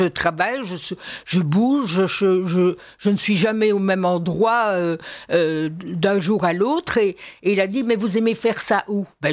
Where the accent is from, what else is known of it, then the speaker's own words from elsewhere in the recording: Brussels, Brussels-Capital Region, Belgium; j'ai grandi à Bruxelles et j'ai toujours trouvé que c'était une ville formidable. J'adore ma ville